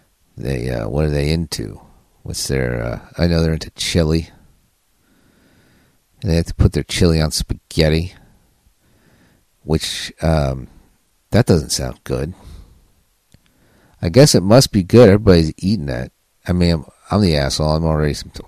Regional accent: New York City, New York, United States; She just she's like assumed that we were Democrats because we're from New York City

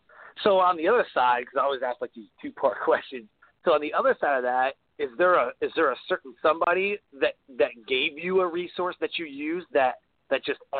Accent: Detroit, Michigan, United States; Growing up in Detroit, you know, it was huge.

